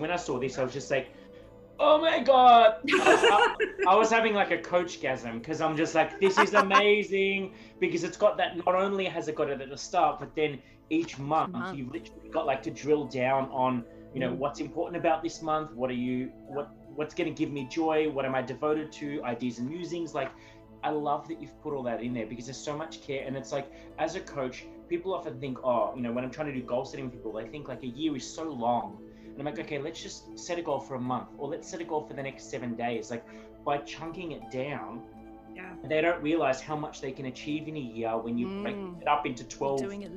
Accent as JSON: {"language": "English", "town": "Melbourne", "region": "Victoria", "country": "Australia", "said": "I'm from Melbourne."}